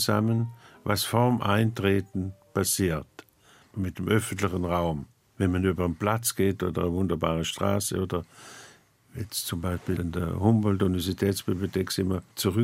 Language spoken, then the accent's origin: German; St. Gallen, Switzerland; Ich komme aus der Nähe von St. Gallen